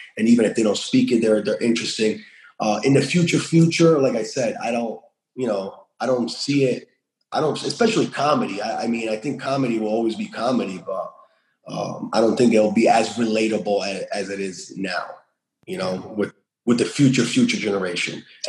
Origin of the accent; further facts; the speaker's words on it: United States; So that just didn't come from growing up in America.